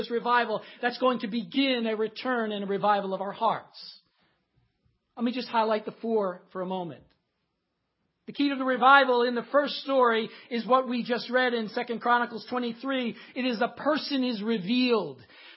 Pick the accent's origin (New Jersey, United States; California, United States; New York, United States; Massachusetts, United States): New Jersey, United States; Sorry if I talk fast. I'm from New Jersey.